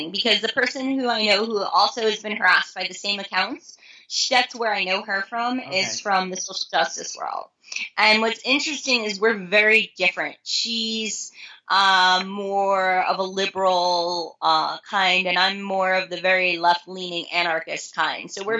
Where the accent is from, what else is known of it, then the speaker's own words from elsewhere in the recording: Northeast, United States; now in California, United States; You know, I was raised up on the Northeast, spent most of my time working there, moved out here, wasn't a huge fan of the scene out here.